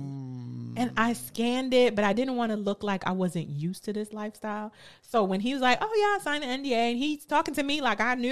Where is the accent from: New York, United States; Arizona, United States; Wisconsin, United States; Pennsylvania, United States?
New York, United States; Brooklyn; I'm from Brooklyn. So you're around, being in New York, celebrity is really nothing.